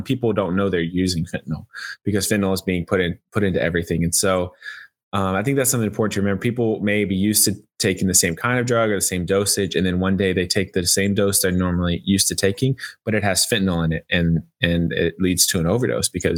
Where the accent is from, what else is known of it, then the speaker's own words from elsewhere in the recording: Texas, United States; it's giving a lot of northern cities a taste of, you know, my home state, Texas, the kind of issues that have to be grappled with every day.